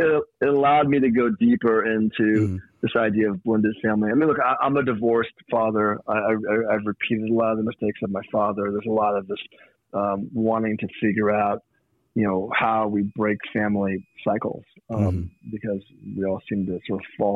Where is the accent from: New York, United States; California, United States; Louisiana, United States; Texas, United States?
California, United States; Hollywood; I grew up in Hollywood, California. Mm-hmm. I grew up in around show business.